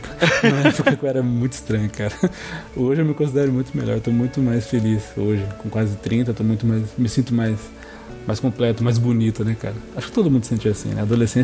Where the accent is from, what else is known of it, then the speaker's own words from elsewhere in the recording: Brazil; born there; graças a Deus eu nasci aqui no Brasil